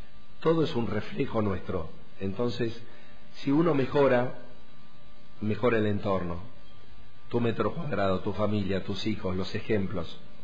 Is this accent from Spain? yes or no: no; Villa del Dique, Córdoba, Argentina; Así que me crié acá en Villa del Dique.